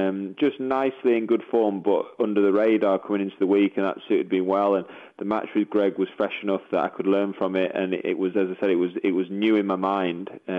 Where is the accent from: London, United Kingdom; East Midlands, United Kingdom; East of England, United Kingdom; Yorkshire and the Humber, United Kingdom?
Yorkshire and the Humber, United Kingdom; Sheffield; You know, I'm just someone from Sheffield who sort of hacked the ball around over the years